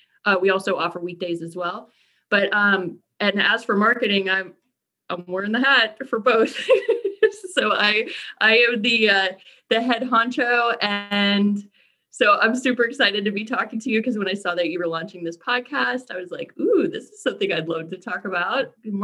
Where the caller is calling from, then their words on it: Burke, Virginia, United States; I am coming to you from Burke, Virginia, which is just about 15, 20 miles from Arlington. So I'm local, but from my home office.